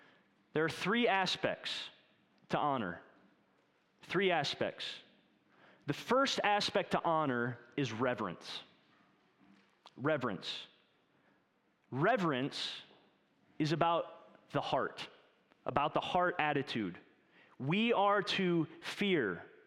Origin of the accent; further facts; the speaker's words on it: Midwest, United States; I was a boy from the Midwest, and I moved to the South.